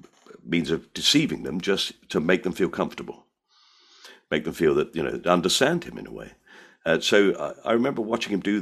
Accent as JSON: {"language": "English", "town": "Orpington", "region": "London", "country": "United Kingdom", "said": "I think I still sound like I come from Orpington."}